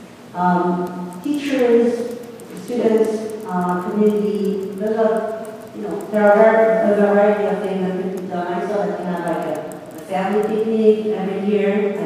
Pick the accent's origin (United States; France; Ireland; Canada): France; southern France; I mean, I come from Southern France, my family comes from the Mediterranean, and there's sort of a European, Southern European feeling